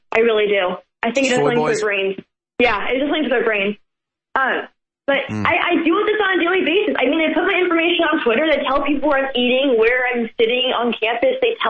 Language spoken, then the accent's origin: English; Berkeley, California, United States; This is what I grew up with. I grew up in Berkeley, actually.